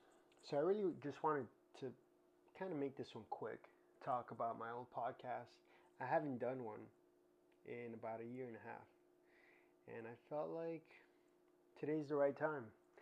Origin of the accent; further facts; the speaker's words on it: Miami, Florida, United States; born there; also born or lived in Venezuela / Colombia; My parents are Colombian. I lived in Venezuela when I was young, all the way from a baby till I was 6. But I was born in Miami in Jackson Memorial Hospital.